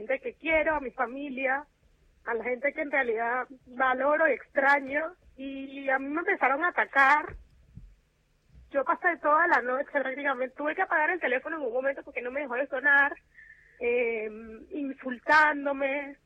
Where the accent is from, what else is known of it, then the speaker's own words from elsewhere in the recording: Venezuela; yo como venezolana la esperanza la tengo un poquito ahí en stand-by.